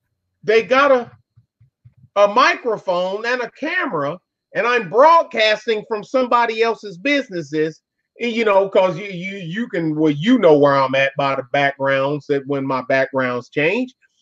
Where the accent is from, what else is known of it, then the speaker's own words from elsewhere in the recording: Detroit, Michigan, United States; Yeah, I'm from Detroit, so I don't know no better.